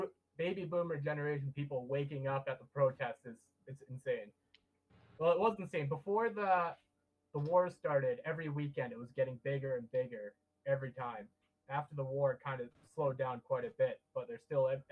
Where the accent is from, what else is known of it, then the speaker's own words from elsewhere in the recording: Canada; I'm from Canada.